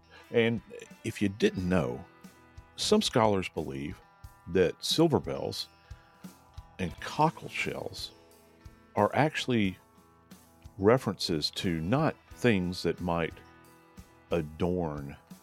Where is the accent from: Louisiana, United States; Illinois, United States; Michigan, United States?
Louisiana, United States; New Orleans; I split time growing up in New Orleans when I was little, we lived in various locations